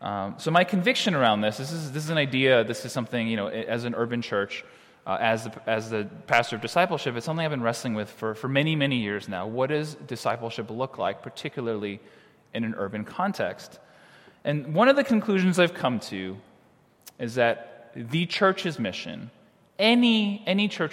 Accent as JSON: {"language": "English", "town": "Glenview", "region": "Illinois", "country": "United States", "tie": "born or raised there", "said": "So I grew up in the church. I grew up in Glenview, if anyone's familiar, not too far, I guess, from here."}